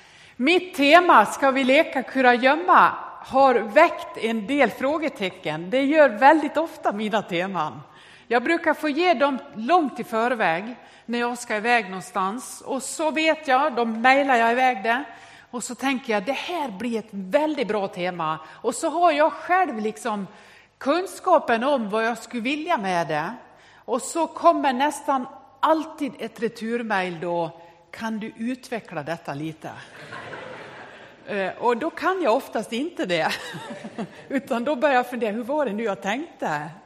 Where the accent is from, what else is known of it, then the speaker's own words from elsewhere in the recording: Dalarna County, Sweden; Jag är från Västerdalarna, därför låter jag så här.